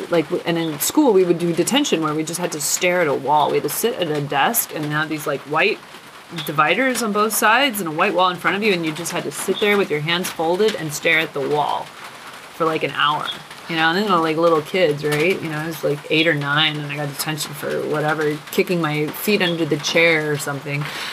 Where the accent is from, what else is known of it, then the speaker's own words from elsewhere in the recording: Las Vegas, Nevada, United States; I grew up in Las Vegas to immigrants from Germany and Austria, who had moved to the States in the mid-70s